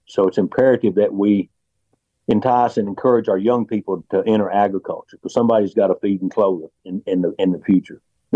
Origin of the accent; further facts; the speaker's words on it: Texas, United States; And the last four generations have been here in Texas farming and ranching. And I grew up here in Central Texas on a farm and ranch, and graduate of Tarleton State University.